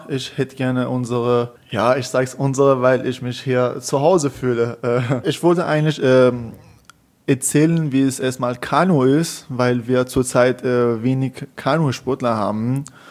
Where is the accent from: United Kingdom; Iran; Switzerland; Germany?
Iran; German is a second language; in meinem Staat, in meinem Heimat in Iran